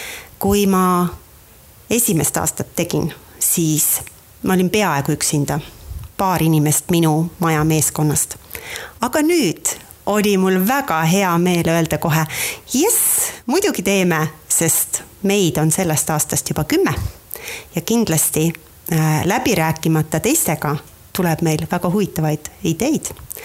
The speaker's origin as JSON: {"language": "Estonian", "region": "Lääne County", "country": "Estonia", "said": "olen Läänemalt."}